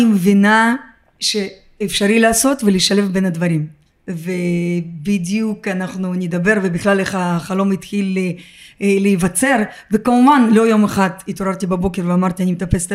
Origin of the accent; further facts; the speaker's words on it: Ramat Gan, Tel Aviv District, Israel; also born or lived in Russia; גדלתי ברמת גן, למדתי ברמת גן, סיימתי בית ספר ברמת גן. וכמו כל העולים החדשים מגיעים, ובעצם אז כשפתחו את השערים הגענו ללא כלום.